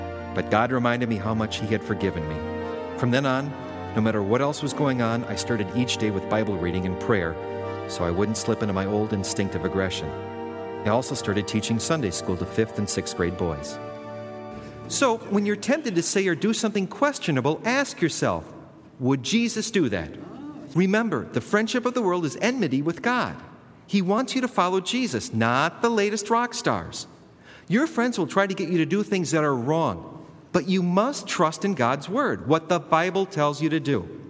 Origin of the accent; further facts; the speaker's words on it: Michigan, United States; now in Guam; Yes, halfway around the world from where I grew up in Michigan.